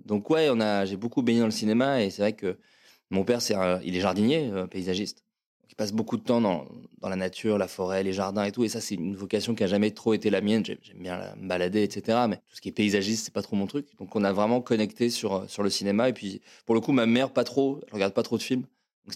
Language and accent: French; Autun, Bourgogne-Franche-Comté, France; also born or lived in Le Creusot; je suis né au Creusot, en Bourgogne, mais c'est parce qu'il n'y avait pas de maternité là où mes parents vivaient, puisque j'ai vécu à Autun pendant 18 ans de ma vie, qui est une petite ville en Saône-et-Loire, en Bourgogne.